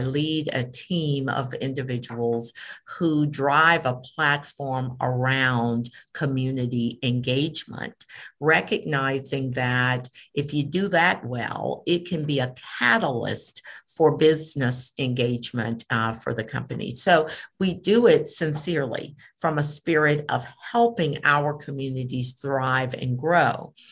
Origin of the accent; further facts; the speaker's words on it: Sylacauga, Alabama, United States; My small town is Sylacauga. I grew up near Sylacauga, Alabama. Again, a small mill town in central Alabama with a very small population